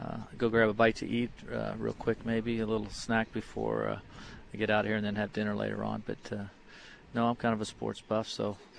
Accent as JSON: {"language": "English", "town": "Kansas City", "country": "United States", "tie": "born or raised there", "said": "I remember watching him quite a bit at Nebraska growing up in Kansas City"}